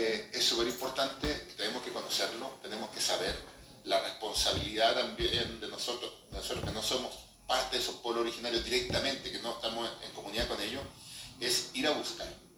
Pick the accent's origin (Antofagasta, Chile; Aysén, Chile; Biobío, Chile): Biobío, Chile; Concepción; Pero creo que a mí me hace falta Chillán. Yo soy oriundo de Concepción.